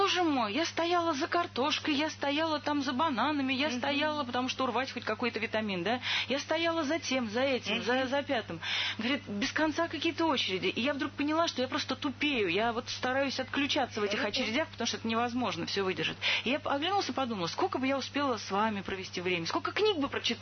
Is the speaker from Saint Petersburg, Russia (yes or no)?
yes; Saint Petersburg, Russia; Я сама из Петербурга